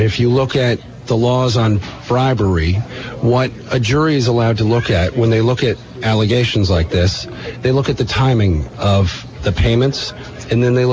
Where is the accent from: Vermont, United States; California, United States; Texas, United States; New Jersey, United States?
Vermont, United States; I grew up in Vermont and came back to Vermont after practicing law in Washington, D.C. for a number of years.